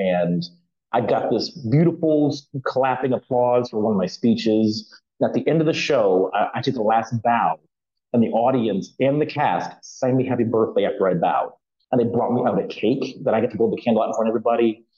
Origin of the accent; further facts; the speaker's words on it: Florida, United States; I grew up in Florida, where I think the state flag had a football on it.